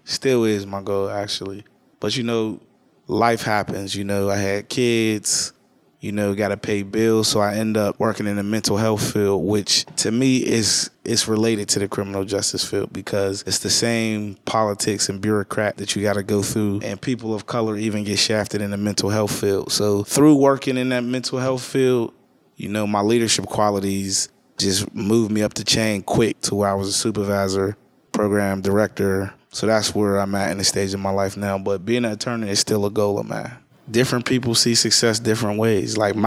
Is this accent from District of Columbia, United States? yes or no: no; Pittsburgh, Pennsylvania, United States; born or raised there; also born or lived in Wilkinsburg